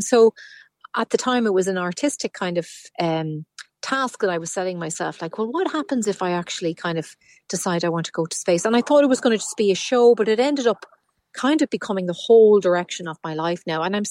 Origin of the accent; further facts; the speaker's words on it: Dundalk, Leinster, Ireland; I grew up in Dundalk and, you know, wanted a boyfriend.